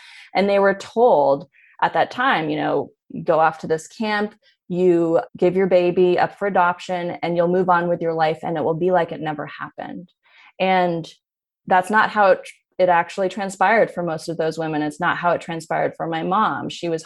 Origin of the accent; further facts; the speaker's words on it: Berkeley, California, United States; I grew up in Berkeley. My parents were a couple of hippies.